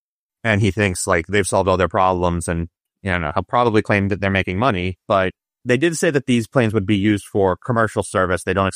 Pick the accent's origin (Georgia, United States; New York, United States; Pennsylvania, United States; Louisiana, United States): New York, United States; New York City; I was from New York City, but, like, does that help?